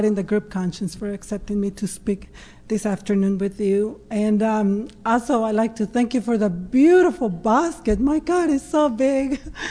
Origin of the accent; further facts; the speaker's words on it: Ensenada, Baja California, Mexico; So like I said earlier, I am from Ensenada.